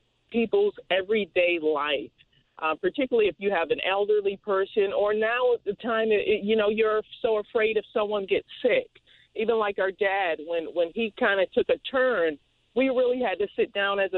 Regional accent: Hartford, Connecticut, United States; So I'm African American, right? I grew up in Hartford, right?

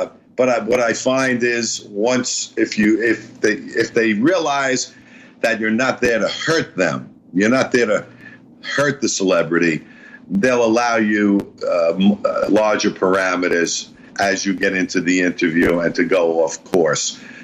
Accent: New York, United States; I grew up in the South Beach Projects, and my parents, my father was in World War II

